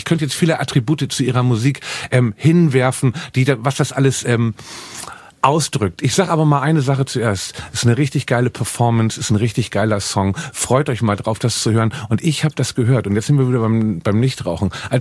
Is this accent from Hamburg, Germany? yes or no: yes; Hamburg, Germany; Weil wir in Hamburg sind und auch ich hier nur noch ein Gast bin in meiner